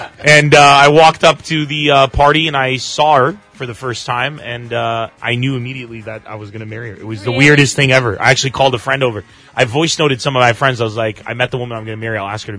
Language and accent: English; United States; That's, as an American myself, I totally get it.